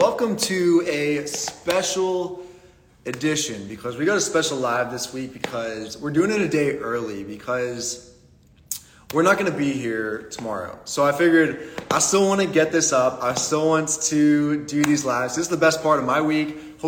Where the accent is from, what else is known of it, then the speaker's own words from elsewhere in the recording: Pittsburgh, Pennsylvania, United States; So like I said … I'm from Pittsburgh, and I just got my haircut yesterday.